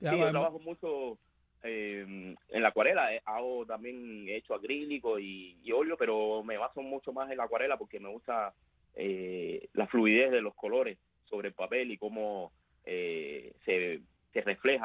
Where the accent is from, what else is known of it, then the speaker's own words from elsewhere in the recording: Cuba; Realmente en Cuba, cuando yo vivo en Cuba, como todos cubanos estamos inconformes